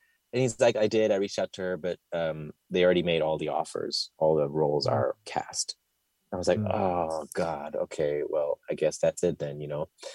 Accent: Ethiopia; I grew up in Ethiopia. It's next to Somalia.

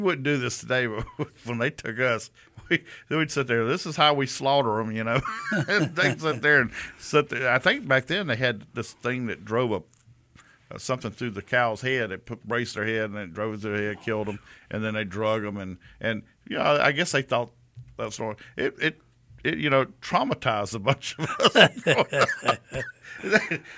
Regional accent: Prichard, Alabama, United States; And I myself, I lived in Pritchard for my younger life

